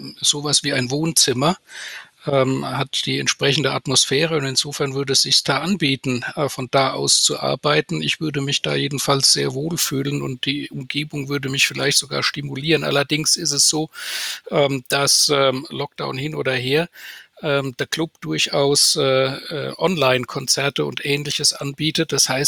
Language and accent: German; Mannheim, Baden-Württemberg, Germany; born there; Meine Lieblingsstadt ist natürlich Mannheim, meine Geburtsstadt und die Stadt, in der ich arbeite.